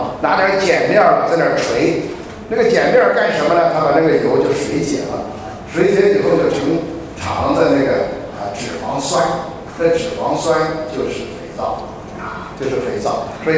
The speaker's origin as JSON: {"language": "Chinese", "country": "China", "said": "这个造假木啊，就是可能我们中国人呢不太熟悉"}